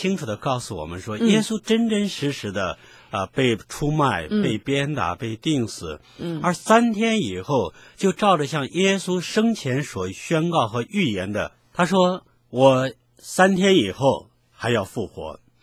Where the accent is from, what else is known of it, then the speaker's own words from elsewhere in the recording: China; 的坟墓呢跟我们中国人的坟墓不一样。